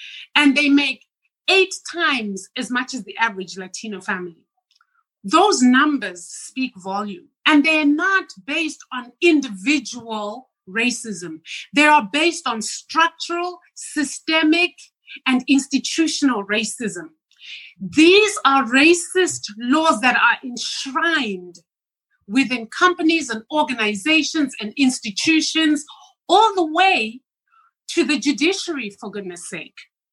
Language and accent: English; Zimbabwe; moved away as an adult; now in United States; I am not African American. I am from Zimbabwe.